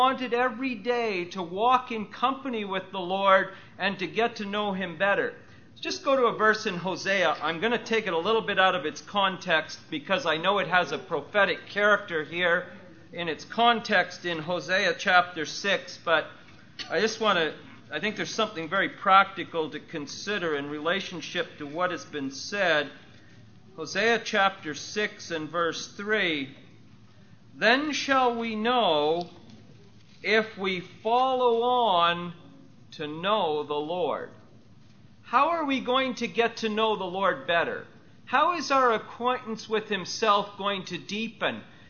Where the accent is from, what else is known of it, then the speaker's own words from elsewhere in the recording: Canada; You know, I grew up in Canada, and we, in those days at least, learned in school a great deal about the British royal family.